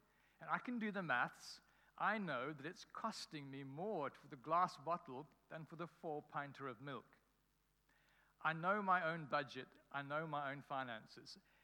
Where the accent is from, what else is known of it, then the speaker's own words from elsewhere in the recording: Cape Town, Western Cape, South Africa; When I grew up in Cape Town, we had these little blue tokens that you used to get from the shop